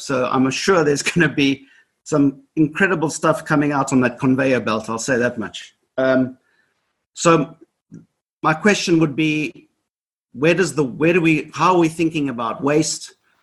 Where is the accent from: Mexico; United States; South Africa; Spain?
South Africa; I'm from South Africa.